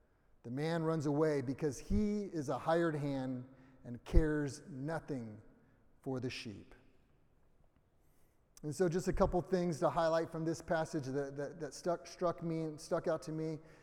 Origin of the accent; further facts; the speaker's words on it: Suisun City, California, United States; I think about 10-ish years old, growing up in California, Suisun City.